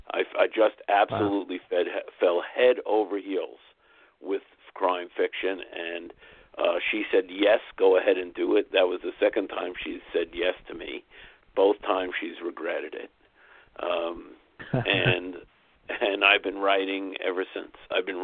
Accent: Brooklyn, New York, United States; I was born and raised in the Coney Island, Brighton Beach section of Brooklyn, New York.

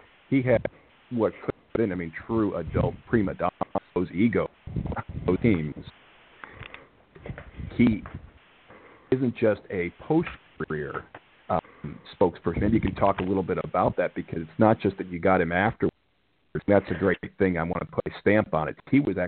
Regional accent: Chicago, Illinois, United States; he had brought championships to Chicago, which is my hometown, many of them.

